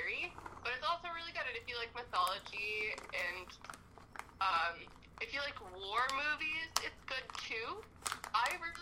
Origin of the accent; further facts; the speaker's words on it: New Jersey, United States; born there; Okay, we aren't from New York. We've been to New York a couple times. I was born in New Jersey. I don't remember New Jersey.